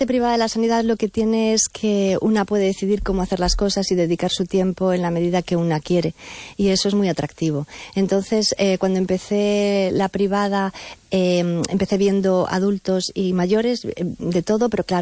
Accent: Madrid, Community of Madrid, Spain; now in Vigo, Spain; yo llegué aquí a Vigo, de Madrid, imagínese

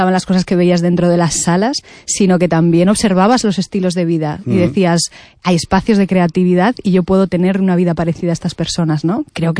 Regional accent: Valladolid, Castile and León, Spain; a mí esto me enganchó porque yo soy de Valladolid.

